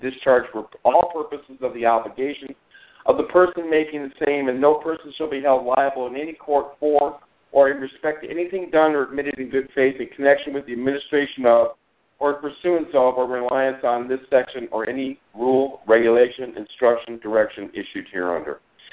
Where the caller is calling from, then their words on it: Arizona, United States; I'm calling from On, Arizona.